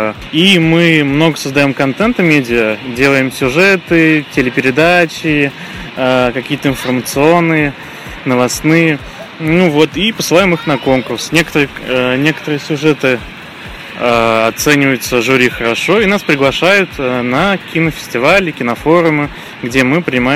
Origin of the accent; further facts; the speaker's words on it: Astrakhan, Astrakhan Oblast, Russia; я из Астрахани.